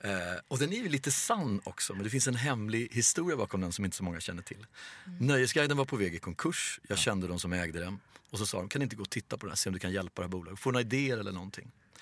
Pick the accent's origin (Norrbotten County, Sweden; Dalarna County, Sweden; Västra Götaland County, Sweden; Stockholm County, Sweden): Stockholm County, Sweden; Hallonbergen; Så jag är egentligen så långt ifrån Östermalm man kan komma.